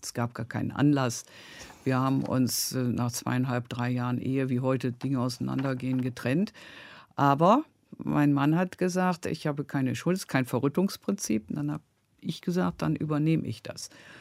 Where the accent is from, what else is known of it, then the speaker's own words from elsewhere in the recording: Bremen, Germany; now in Frankfurt, Germany; Hier in Frankfurt heißen die Wasserhäuschen. Bei uns in Bremen heißen die Buden.